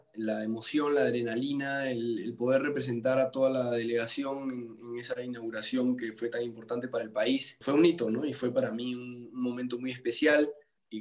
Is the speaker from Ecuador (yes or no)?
no; Peru; Llegué a Toronto siendo el primer peruano clasificado